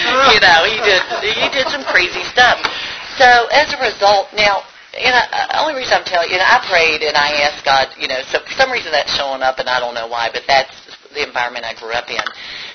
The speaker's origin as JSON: {"language": "English", "town": "Owensboro", "region": "Kentucky", "country": "United States", "tie": "born or raised there", "accent": "Kentucky", "said": "that twang you hear is a Kentucky accent. I grew up in Owensboro, Kentucky"}